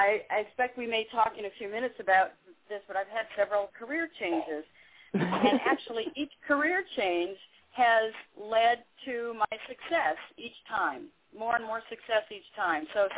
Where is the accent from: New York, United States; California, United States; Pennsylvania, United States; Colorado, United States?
Colorado, United States; Denver; also born or lived in Boulder; Sure. Yes, actually, I grew up in Colorado, in Denver, and then my family moved to Boulder when I was about to go into the ninth grade.